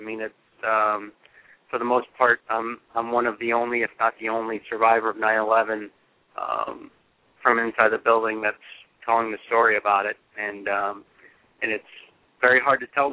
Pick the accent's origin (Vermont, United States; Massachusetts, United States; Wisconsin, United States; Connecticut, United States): Connecticut, United States; and having my home growing up in Connecticut, I knew the trade centers and what incredible structures they were